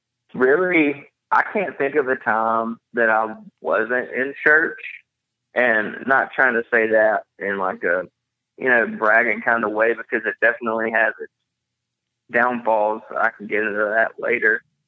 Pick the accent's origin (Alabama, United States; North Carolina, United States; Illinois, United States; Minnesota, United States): Alabama, United States; East Tioga; From the big city of East Tioga, Alabama.